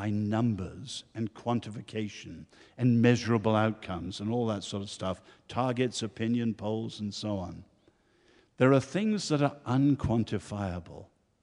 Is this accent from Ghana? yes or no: no; Ireland; I'm an Irishman.